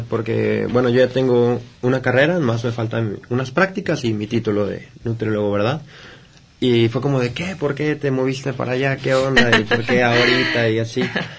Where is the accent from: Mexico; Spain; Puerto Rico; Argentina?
Mexico; Durango; soy de Durango y es un poco difícil salir de tu casa